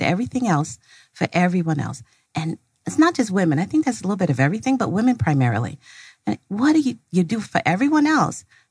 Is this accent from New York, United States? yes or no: yes; New York City, New York, United States; I went to the High School of Art and Design in New York. I'm a New Yorker, hello.